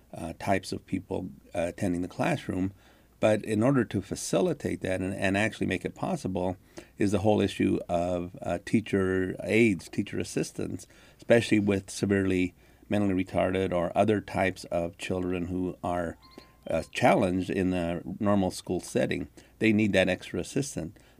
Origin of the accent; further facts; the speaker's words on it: Denver, Colorado, United States; moved away as an adult; also born or lived in Kansas City; now in Overland Park, United States; stayed until about 1969 when I went back to Denver, my hometown. I consider Denver my hometown.